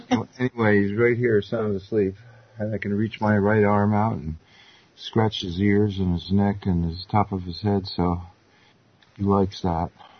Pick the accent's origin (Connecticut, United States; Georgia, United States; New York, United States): Connecticut, United States; Greenwich; born there; I was born in Greenwich, Connecticut.